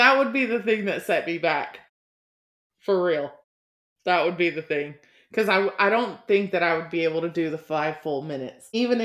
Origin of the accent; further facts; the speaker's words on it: Texas, United States; Growing up in Texas, yes, it was hot. And I saw snow like maybe once or twice as a kid.